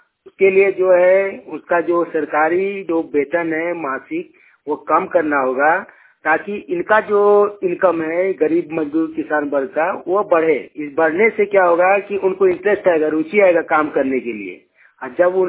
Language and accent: Hindi; Jharkhand, India; ग्राम कसमा तीन, पंचायत कसमा, जिला बोकारो, राज्य झारखंड का निवासी हूँ।